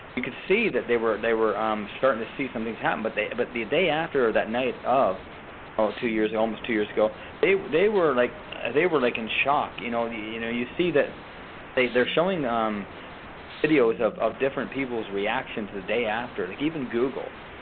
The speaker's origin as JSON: {"language": "English", "country": "Canada", "said": "I'm from Canada, and I know there's only 50 states"}